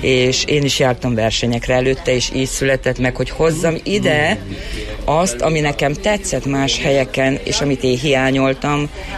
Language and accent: Hungarian; Hungary; ha harmadik lettem volna, mint magyar torta készítő